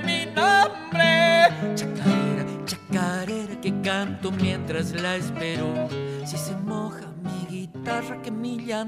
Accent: Buenos Aires, Argentina; Soy de, digamos, Buenos Aires.

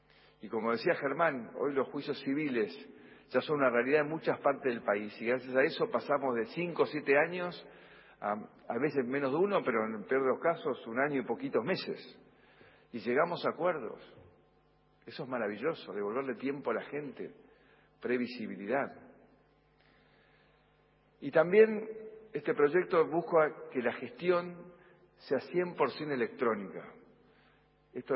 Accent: Argentina; como justicia y como argentinos en la resolución de nuestros problemas.

